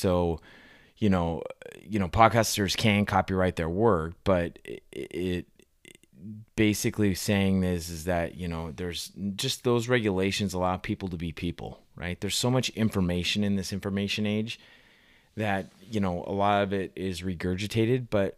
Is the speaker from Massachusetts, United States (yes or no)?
no; Portland, Oregon, United States; I like my hometown Portland Trail Blazers and the Atlanta Braves. I know they're all over the place, but when you're an Oregon boy, that's for another time.